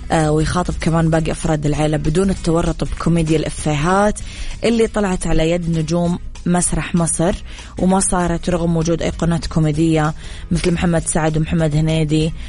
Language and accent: Arabic; Dammam, Eastern Province, Saudi Arabia; عندنا بالدمام ما عمره نضحكنا معاه، كله زحمة